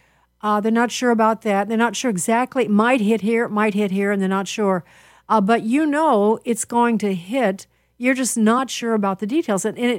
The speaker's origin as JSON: {"language": "English", "region": "Midwest", "country": "United States", "said": "This is what we've learned, because we're from the Midwest."}